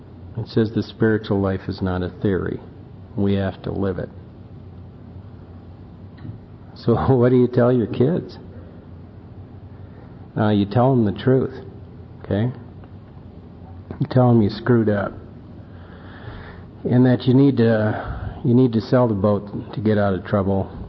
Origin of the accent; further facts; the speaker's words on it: Wisconsin, United States; I grew up in Wisconsin, and there were a lot of lakes there and rivers.